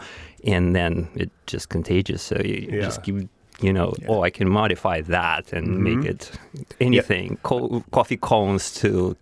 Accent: Saint Petersburg, Russia; English is a second language; Well, I grew up in St. Petersburg. It's the second largest city in Russia.

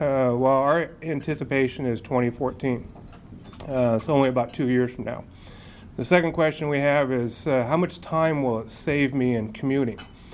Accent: Glennallen, Alaska, United States; also born or lived in Anchorage; I grew up in Alaska. I actually grew up in Glen Allen, although I did do a little stint here in Anchorage in elementary school.

